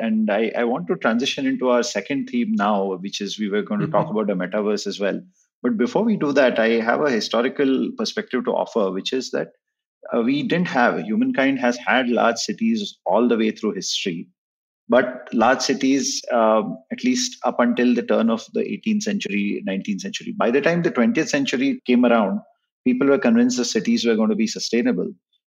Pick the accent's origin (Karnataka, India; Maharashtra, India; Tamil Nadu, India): Maharashtra, India; Mumbai; I grew up in Mumbai.